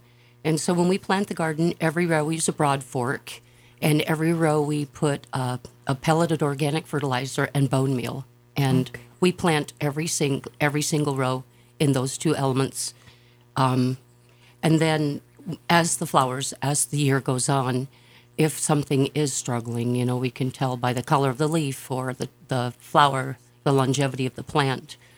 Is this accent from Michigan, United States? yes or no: no; Utah, United States; now in Sandpoint, United States; Well, I've been in Sandpoint over 40 years, and I came here from Utah. I came to visit, and I stayed.